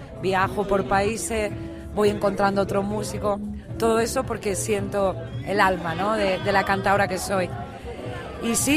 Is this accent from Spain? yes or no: yes; Andalusia, Spain; also born or lived in Madrid; porque yo soy andaluza, me moví a Madrid.